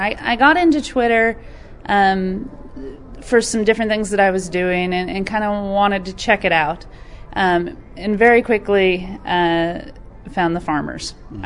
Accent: Madison, Wisconsin, United States; I grew up in Madison, not a farm girl, married the son of a dairyman

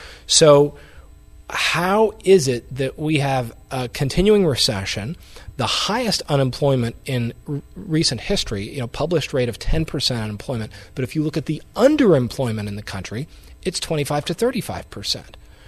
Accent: Louisiana, United States; I grew up in Louisiana, and where I grew up was a very oil-predominant area, 150 petrochemical facilities.

